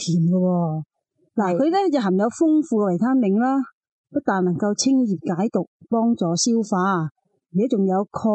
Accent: China; 咁其实我哋中国人都有嘅酸萝卜，

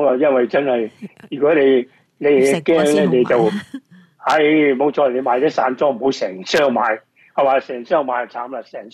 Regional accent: Guangdong, China; 呢啲系我哋广东人嘅习惯啦

